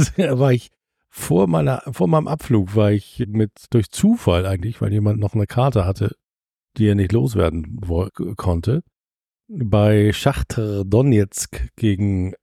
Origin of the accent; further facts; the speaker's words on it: Hamburg, Germany; Leute, ich komme zwar aus St. Pauli